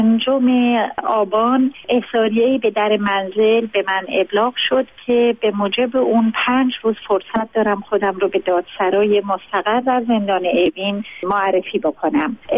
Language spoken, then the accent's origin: Persian; Iran; چون هر دوی ما ایرانی هستیم